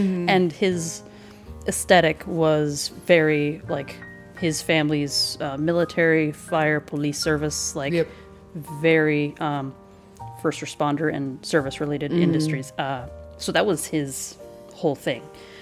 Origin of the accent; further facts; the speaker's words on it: Ohio, United States; I'm from Ohio. This is what happens.